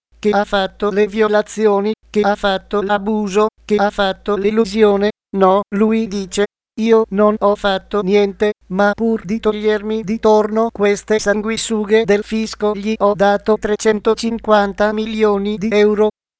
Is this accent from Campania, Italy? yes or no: yes; Naples, Campania, Italy; Io sono napoletano, a Napoli si dice, si parla a schiavere